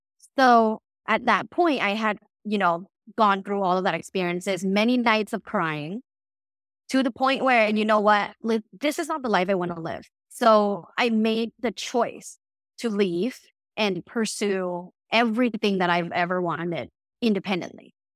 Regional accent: Bangkok, Thailand; English is a second language; So I'm originally from Bangkok, Thailand. I grew up in a very, very sexually conservative environment. I went to an all-girls Catholic school, you know, taught by nuns.

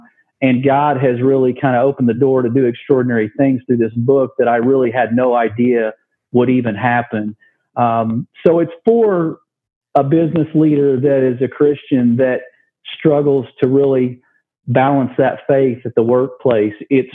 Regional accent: Oklahoma, United States; So I grew up in Oklahoma, and I was an only child.

